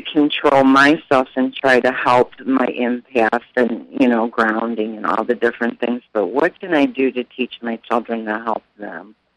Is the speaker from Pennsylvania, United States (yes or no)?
no; Ohio, United States; now in Conroe, United States; Well, I'm originally from Ohio, but we're living in Conroe, Texas